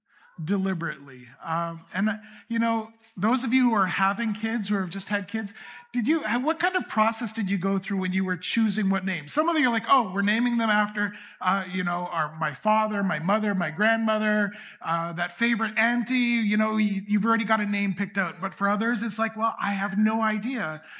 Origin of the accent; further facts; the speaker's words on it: Steinbach, Manitoba, Canada; I grew up in Steinbach, just a few blocks from here, on 2nd Street West, if you know where.